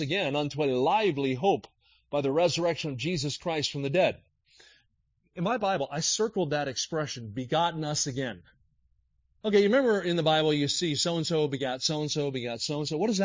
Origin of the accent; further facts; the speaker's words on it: Sewell, New Jersey, United States; I grew up in South Jersey, a little town called Sewell, S-E-W-E-L-L, Sewell. It's 20 minutes southeast of Philadelphia. It was a real rural town. In fact, our town had 2,000 people at the time, no stoplight.